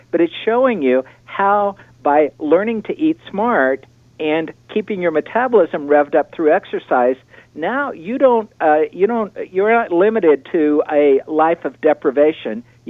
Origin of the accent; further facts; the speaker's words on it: Colorado, United States; You know, I come from Colorado.